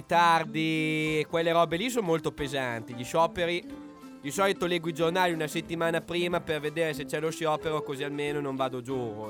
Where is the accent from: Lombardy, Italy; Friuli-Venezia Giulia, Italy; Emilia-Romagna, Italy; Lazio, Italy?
Emilia-Romagna, Italy; Gragnano Trebbiense; Sono di Gragnano Trebiense, in provincia di Piacenza, e studio qua a Parma.